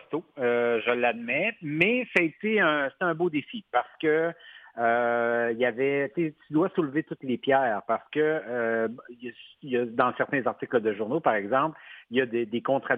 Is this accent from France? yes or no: no; Quebec, Canada; je suis un natif du Saguenay